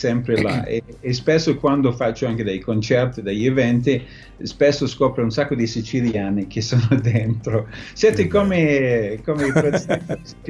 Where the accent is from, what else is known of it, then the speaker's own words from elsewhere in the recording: Scotland, United Kingdom; now in Italy; Quello che mi manca un po' dal mio paese